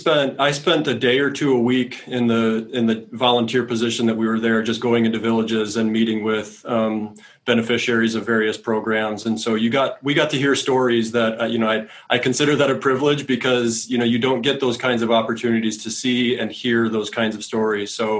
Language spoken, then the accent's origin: English; United States; the stories might have been, you know, that we heard growing up in the United States.